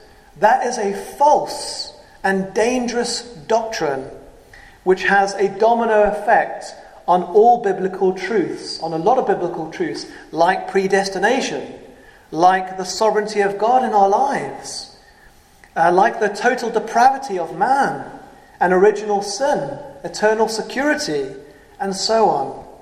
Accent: South Africa; moved away as an adult; now in United Kingdom; when I moved from South Africa to the UK when I was 20, I was separated from my mother.

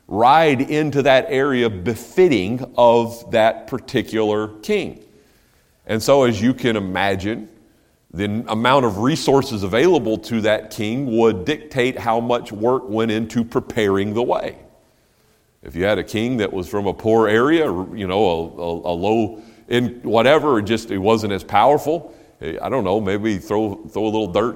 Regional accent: North Carolina, United States; I grew up in Western North Carolina in the Blue Ridge Mountains there.

